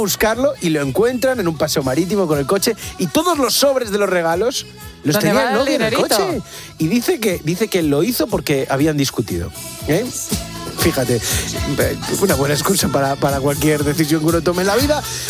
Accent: Galicia, Spain; las granjas, la importancia que tienen además en Galicia, en mi tierra.

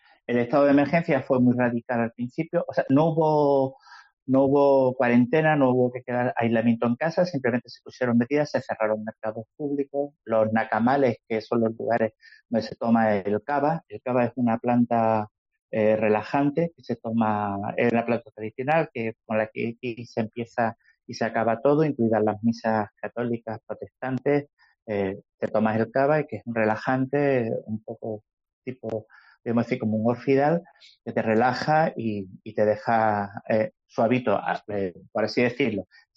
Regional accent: Melilla, Spain; also born or lived in Tetouan, Morocco; now in Vanuatu; Somos de Melilla. Bueno, yo nací en Tetuán, pero toda nuestra familia vive en Melilla actualmente, ¿eh? La familia mía y de mi mujer, que está conmigo aquí también en Vanuatu

